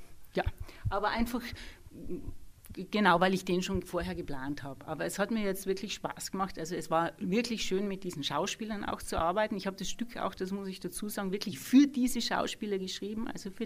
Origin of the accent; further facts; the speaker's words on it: Tyrol, Austria; now in Vienna, Austria; weil ich bin ja Tirolerin eigentlich, auch wenn ich dann doch früh weggegangen bin nach Wien.